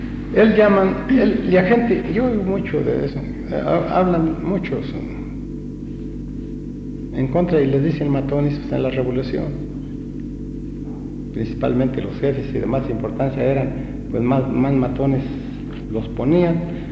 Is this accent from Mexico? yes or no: yes; La Piedad, Michoacán, Mexico; Y entonces ahí en la Piedad estábamos de destacamento, en mi tierra. Bueno, mi tierra es allá, pues la cabecera.